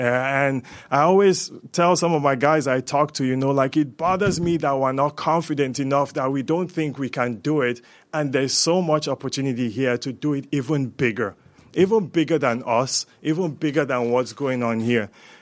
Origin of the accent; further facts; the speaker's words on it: Zaria, Kaduna State, Nigeria; I'm from Zaria in northern Nigeria, and I find myself here.